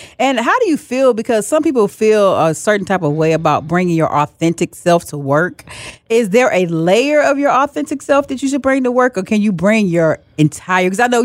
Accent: San Antonio, Texas, United States; And I'm from San Antonio.

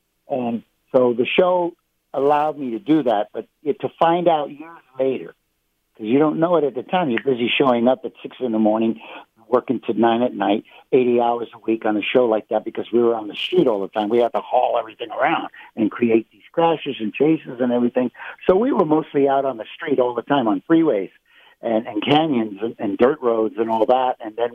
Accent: New York City, New York, United States; No, man. I grew up in Spanish Harlem. I rode the bus or the train.

